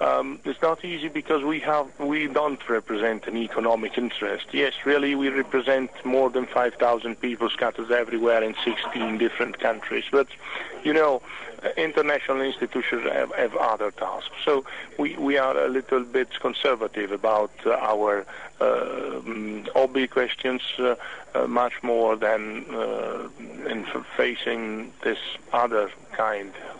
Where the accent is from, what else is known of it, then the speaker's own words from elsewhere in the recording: Italy; first language Italian; English is a second language; Okay, I'm very happy to say something in my native language, also because I do hope that someone from Italy is listening to your program